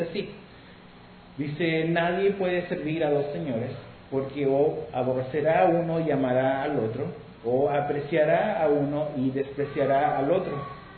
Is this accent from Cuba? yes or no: no; Chile; moved away as an adult; now in Cancún, Mexico; Soy chileno, pero hace 24 años estoy en Cancún, México.